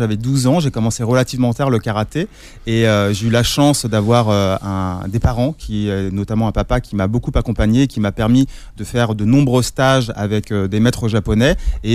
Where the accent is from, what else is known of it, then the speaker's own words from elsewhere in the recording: Bourg-la-Reine, Île-de-France, France; J'ai grandi à Bourg-la-Reine dans les Hauts-de-Seine